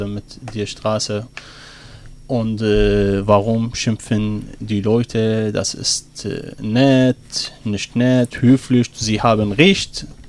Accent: Baghdad, Baghdad Governorate, Iraq; German is a second language; moved away as an adult; Aber ich bin in Bagdad geboren, ich bin dort 29 Jahre dort

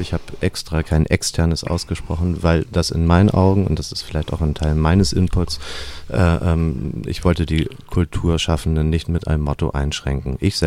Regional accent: Northern Germany, Germany; now in Tübingen, Germany; Vielleicht hört man das auch meinem Genuschel ein bisschen an, dass ich aus dem Norden komme ursprünglich.

